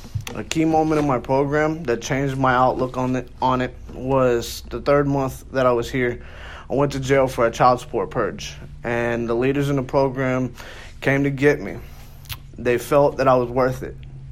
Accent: Bradenton, Florida, United States; I'm 34 from Bradenton, Florida. I grew up in a single parent home, in a low income neighborhood.

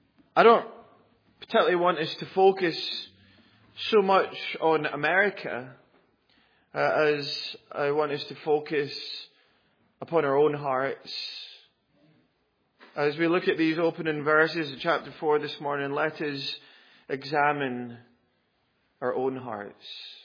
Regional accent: Wales, United Kingdom; The last revival in my home country of Wales was in 1904.

